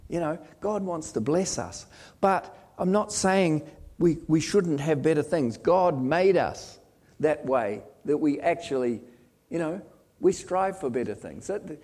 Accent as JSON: {"language": "English", "town": "New Plymouth", "region": "Taranaki", "country": "New Zealand", "tie": "born or raised there", "moved": "as an adult", "lives_now": "Wellington, New Zealand", "said": "And I moved down to Wellington from my hometown is New Plymouth, if any of you know New Zealand."}